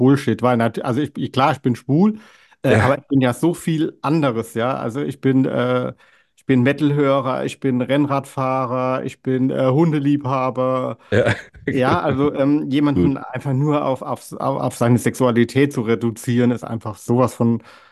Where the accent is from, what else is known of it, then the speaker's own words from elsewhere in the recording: Hamburg, Germany; ich bin ja aus Hamburg hierher gezogen.